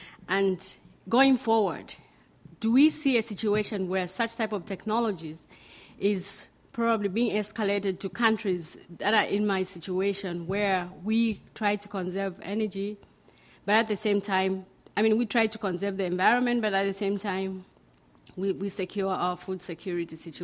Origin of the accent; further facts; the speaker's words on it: Zambia; I'm coming from Zambia.